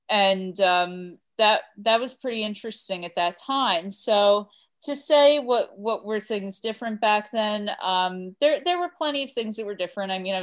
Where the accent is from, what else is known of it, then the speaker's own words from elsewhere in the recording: New Jersey, United States; now in Long Island, United States; Well, today I'm living on Long Island. I'm originally from New Jersey.